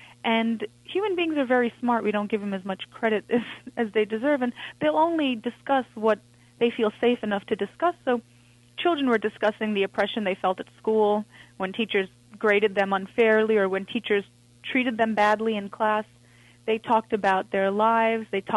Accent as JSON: {"language": "English", "country": "India", "tie": "born there", "said": "I was born in India, and my family is of Iranian and Indian ancestry."}